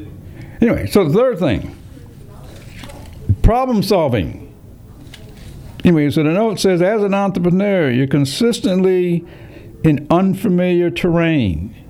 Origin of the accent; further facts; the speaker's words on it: Springfield, Massachusetts, United States; From Springfield, Massachusetts.